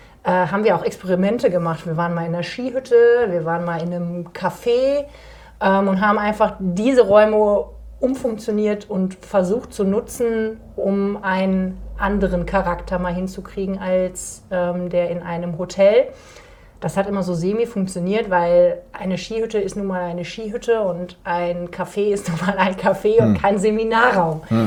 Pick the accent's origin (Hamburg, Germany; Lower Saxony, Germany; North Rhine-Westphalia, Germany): North Rhine-Westphalia, Germany; Schmallenberg; Ich komme aus Schmallenberg.